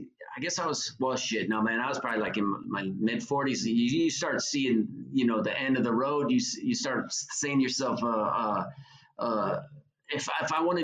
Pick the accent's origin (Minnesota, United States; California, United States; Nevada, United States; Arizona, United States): Nevada, United States; Reno; moved away as an adult; now in Oregon, United States; I lived pretty much till I was 26 in Reno.